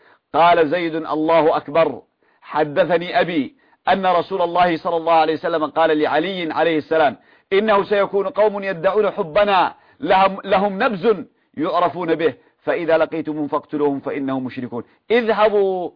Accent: Yemen; عندنا في اليمن

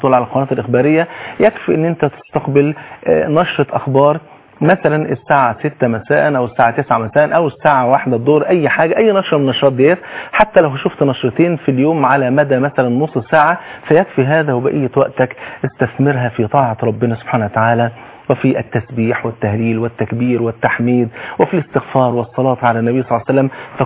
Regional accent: Egypt; بلغتنا كمصريين

